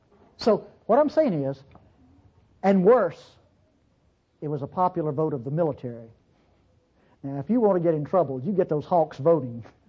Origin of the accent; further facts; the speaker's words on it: Mississippi, United States; See, I'm from North Mississippi.